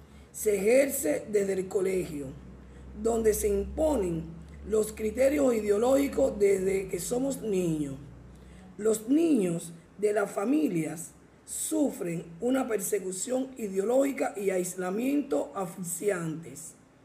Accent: Cuba; lo que en mi país no se me permite. En Cuba sufrimos una constante represión.

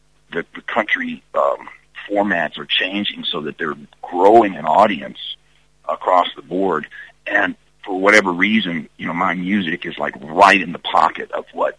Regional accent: Birmingham, Alabama, United States; Well, of course, growing up in Birmingham, that was the first place and the closest place I could get to.

